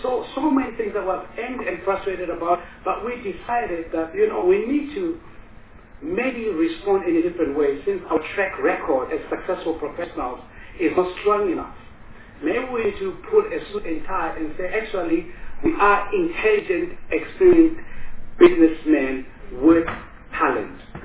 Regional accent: South Africa; But we are aware that there is deliberate dismissal of who we are in society as South African citizens, our input domestically and globally.

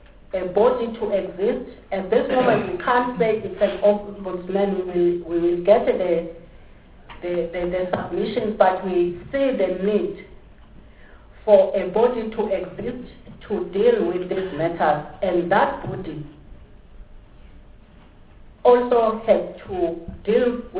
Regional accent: South Africa; I can't go to China and open a repair shop. I can't go to Pakistan as a South African and repair.

